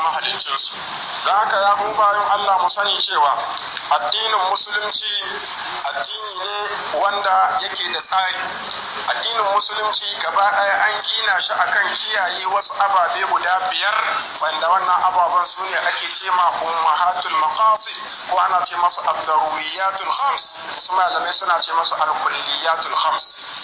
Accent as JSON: {"language": "Arabic", "country": "Niger", "said": "بلادنا النيجر"}